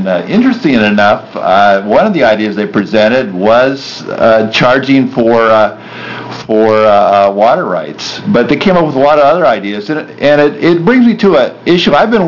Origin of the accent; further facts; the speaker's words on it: Enterprise, Oregon, United States; also born or lived in Portland; I was born in Enterprise, Oregon. Of course my heart broke. I lived in Eastern Oregon a lot of my life following my I want to be in a bigger school football coach father across the state. And eventually we ended up in Portland